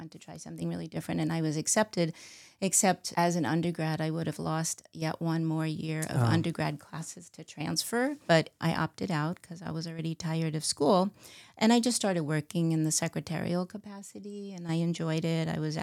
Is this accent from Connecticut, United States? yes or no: no; New York, United States; So I studied clinical psychology and philosophy in undergrad in New York. I'm from New York.